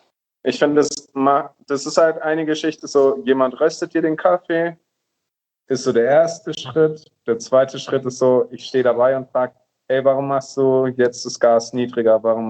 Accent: Nuremberg, Bavaria, Germany; Ich so, nee, aus Nürnberg.

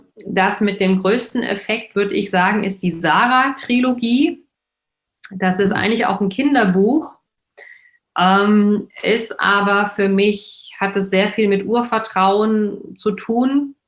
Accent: Frankfurt, Hesse, Germany; Ich komme ja aus Frankfurt, Nied, da kann man nach Höchst rüberlaufen

